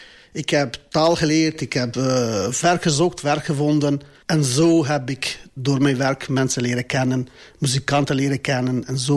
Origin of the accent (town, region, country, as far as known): Kosovo; Dutch is a second language; now in Belgium